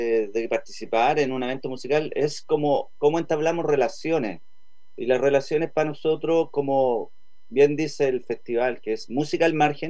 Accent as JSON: {"language": "Spanish", "town": "Puente Alto", "region": "Santiago Metropolitan", "country": "Chile", "said": "Yo trabajaba acá en el centro, yo soy de Puente Alto, en el centro bibliotecario de Puente Alto"}